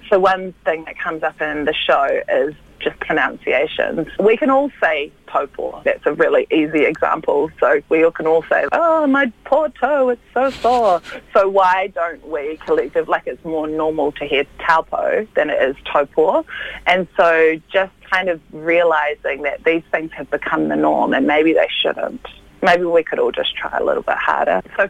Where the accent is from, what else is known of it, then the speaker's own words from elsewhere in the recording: Te Kuiti, Waikato, New Zealand; also born or lived in North Shore; growing up in Te Kuiti, which is like a small country town in the central North Island. So I went straight from there to the North Shore.